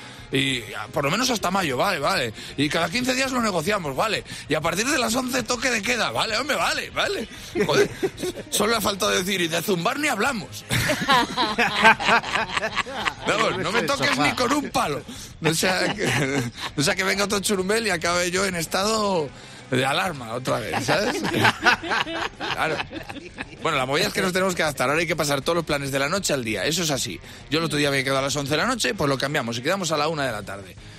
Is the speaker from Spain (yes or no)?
yes; Spain; ten en cuenta que somos españoles.